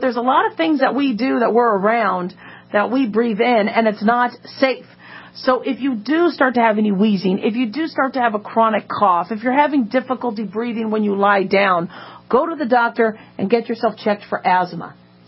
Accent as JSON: {"language": "English", "town": "Phoenix", "region": "Arizona", "country": "United States", "tie": "born or raised there", "lives_now": "Las Vegas, United States", "said": "those of us who have lived in Las Vegas or lived in the desert when I grew up in Phoenix"}